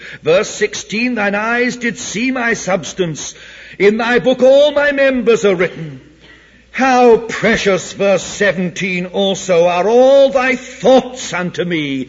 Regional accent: England, United Kingdom; born there; also born or lived in South America / West Indies; You know, I was born in England, even though I've lived in South America and the West Indies for so long.

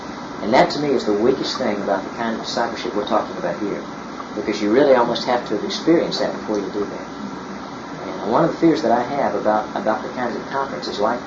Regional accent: Florida, United States; I'm from Florida, and I've never seen an orange tree produce an apple.

